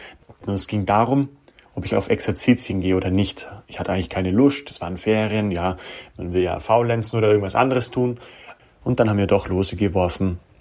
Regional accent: Kempten, Bavaria, Germany; ich möchte trotzdem wieder zurück in meine Heimat, denn ich komme ja aus Kempten, also aus der Diözese Augsburg

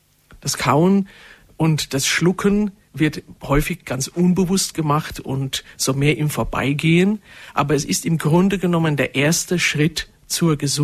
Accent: Germany; wir Deutsche

